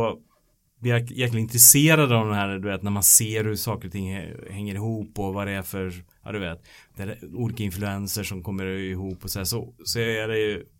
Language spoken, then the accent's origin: Swedish; Sweden; lättare att se som mig som svensk